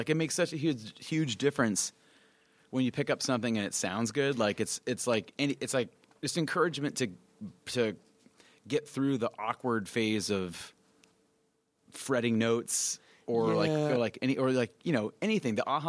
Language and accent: English; Mesa, Arizona, United States; We grew up in Mesa, which is an eastern suburb of Phoenix.